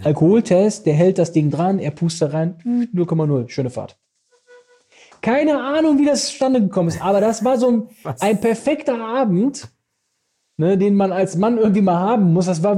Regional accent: Düsseldorf, North Rhine-Westphalia, Germany; Da sind wir in den Benrader Ballon reingegangen, da, wo ich aufgewachsen bin. Ich kannte ja jeden.

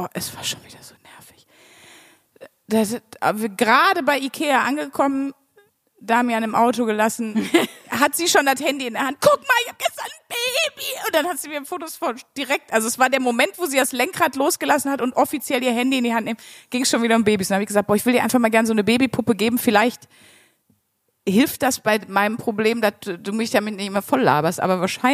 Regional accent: North Rhine-Westphalia, Germany; aber ich bin ja aus dem Ruhrgebiet

